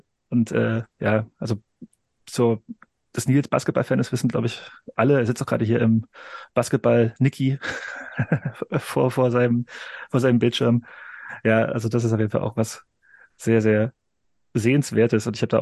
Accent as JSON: {"language": "German", "town": "Nordhausen", "region": "Thuringia", "country": "Germany", "said": "komme ich aus Nordhausen"}